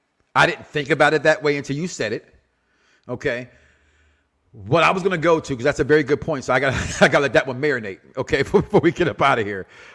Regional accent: Pascagoula, Mississippi, United States; I'm often from Pascagoula, Mississippi.

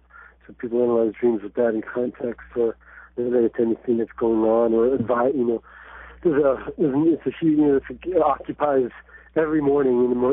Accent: Quito, Pichincha, Ecuador; I was raised in Quito, in the mountains

